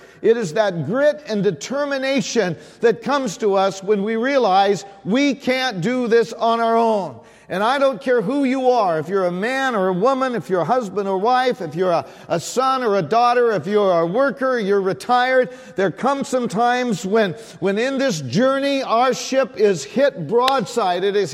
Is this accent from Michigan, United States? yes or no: no; California, United States; born there; also born or lived in Northwest US; Now, I originally come from California, so I'm a Californian but by birth, but I'm a Northwesterner at heart.